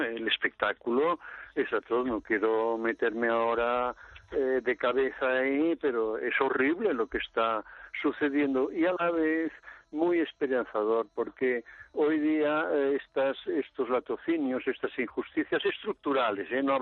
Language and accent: Spanish; Barcelona, Catalonia, Spain; Soy catalán, sí, de Barcelona.